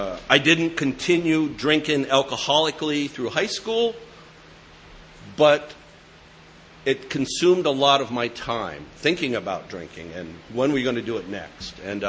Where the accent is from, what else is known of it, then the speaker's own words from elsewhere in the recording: Keene, New Hampshire, United States; I'm from Keene, New Hampshire.